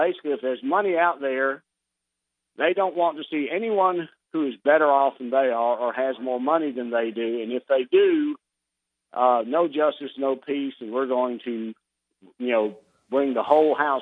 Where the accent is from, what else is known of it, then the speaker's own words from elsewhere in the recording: Memphis, Tennessee, United States; I grew up in Whitehaven. In fact, I grew up less than a half a mile from Graceland.